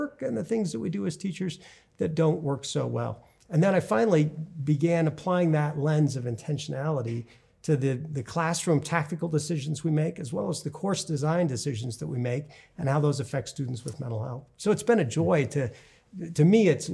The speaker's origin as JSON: {"language": "English", "region": "Washington", "country": "United States", "tie": "born or raised there", "said": "It was. And my hometown."}